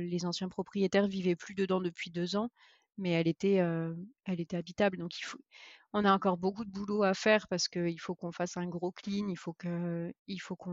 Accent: Normandy, France; Je suis normande à la base.

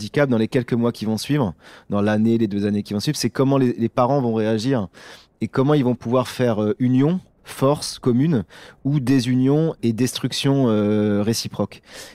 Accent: Hauts-de-France, France; Comme j'étais originaire du Pas-de-Calais

